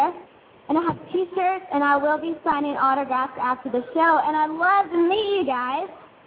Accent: Nashville, Tennessee, United States; I'm from Nashville, Tennessee. I'm 20 years old, and I just recorded my debut album in Nashville

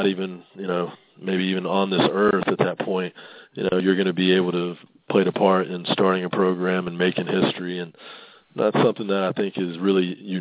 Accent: Hickory, North Carolina, United States; I grew up in Hickory, North Carolina.

